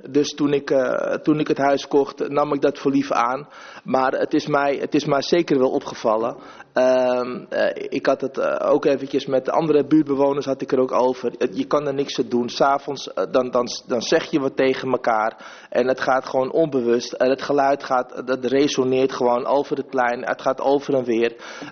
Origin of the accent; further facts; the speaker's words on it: Amsterdam, North Holland, Netherlands; Ja, ik ben een Amsterdammer